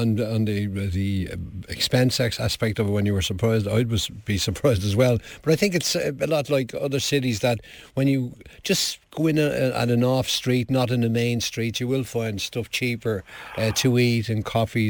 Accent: Ireland; it goes to show how, as Irish people, how slow we are to change.

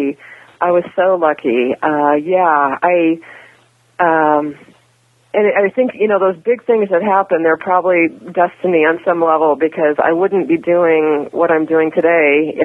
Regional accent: Midwest, United States; So I grew up in the Midwest from what I would consider to be a very conservative family.

